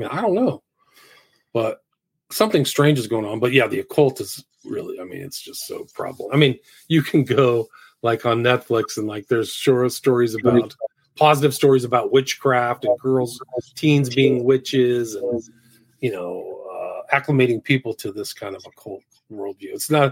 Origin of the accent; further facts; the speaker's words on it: San Francisco, California, United States; Like, I grew up in San Francisco, and it's like, I think there's that book, San Francisco.